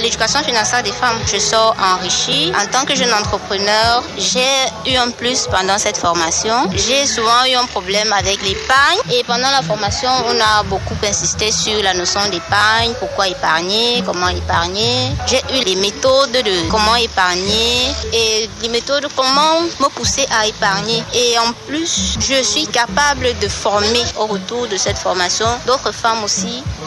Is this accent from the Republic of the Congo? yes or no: no; East, Cameroon; Je suis originaire de la région de l'Est. Je représente le peuple autochtone Baka.